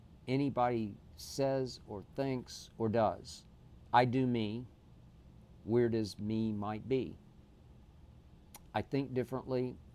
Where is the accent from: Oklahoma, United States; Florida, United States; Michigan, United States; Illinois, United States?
Oklahoma, United States; Oklahoma City; Game 5 should have been played back in my hometown in Oklahoma City, in one of my favorite neighborhoods downtown.